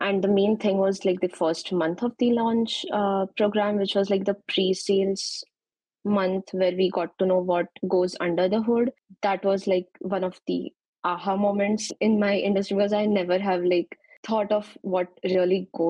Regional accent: India; moved away as an adult; now in United States; So I'm originally from India. I did my bachelor's from India. And then I worked a bit for like 7-8 months in Accenture as a software engineer. And I came to US for my master's in computer science.

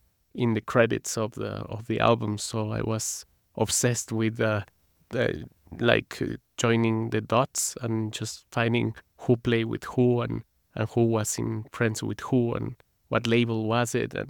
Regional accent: Mexico City, Mexico; I'm from the south of the city, which is where Frida Kahlo and Diego Rivera lived. Trotsky lived there. Mm-hmm. So it's a very left-wing part of the city.

